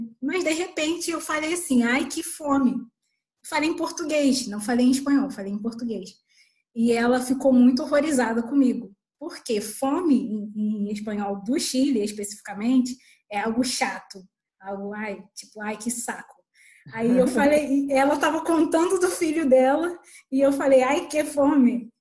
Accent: Brazil; Eu já saí do Brasil falando espanhol, já falava espanhol, só que o meu espanhol, o meu sotaque era mais mexicano do que propriamente dito chileno

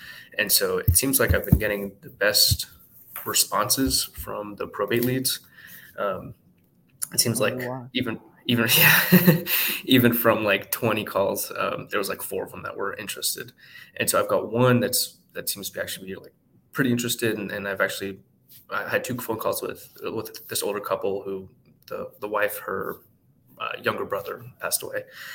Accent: Orlando, Florida, United States; now in Kansas City, United States; I was from Orlando, born and raised.

